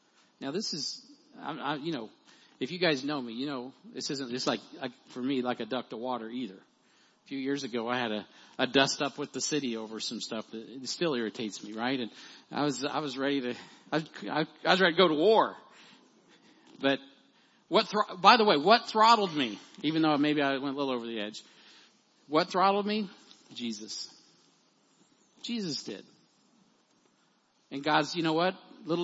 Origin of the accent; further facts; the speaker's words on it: United States; You're like, well, I'm an American. Well, I am too.